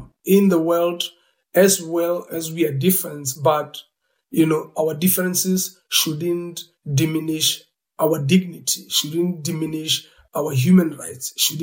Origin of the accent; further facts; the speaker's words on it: South Africa; It's so sad that, you know, as a South African coming from apartheid era, now I'm still feeling the same thing.